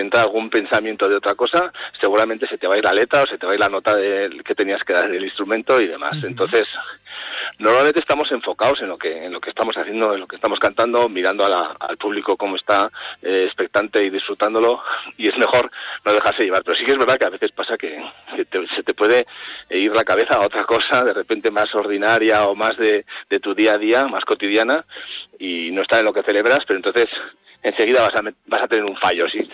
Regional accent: Pamplona, Navarre, Spain; Yo, por ejemplo, que nosotros somos de Pamplona, pues estás esperando siempre los Sanfermines, ¿no?

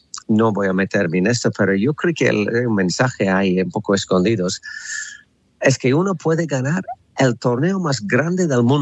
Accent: England, United Kingdom; Spanish is a second language; Personalmente, obviamente soy inglés y hay historia entre los dos países, ¿no?

